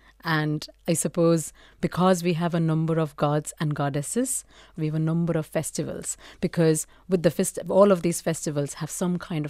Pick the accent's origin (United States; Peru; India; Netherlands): India; Mumbai, Maharashtra; And being born and brought up in Mumbai, I was exposed to so many different cultures.